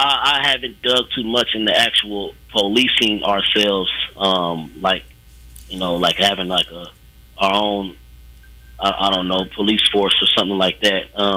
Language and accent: English; Kansas, United States; And I grew up in Wyandotte County off 5th and Quindaro, shootings every day.